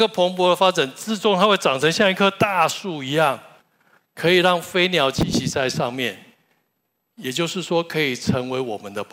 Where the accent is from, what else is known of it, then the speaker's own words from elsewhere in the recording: Taiwan; 这里的芥菜跟我们传统上我们台湾人认识的芥菜是不一样的